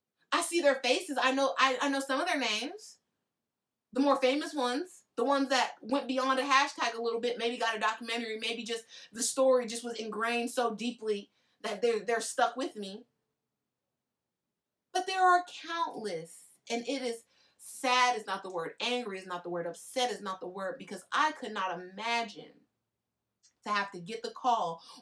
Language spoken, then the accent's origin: English; California, United States; Like, as a Californian, I don't expect nothing less from the slave states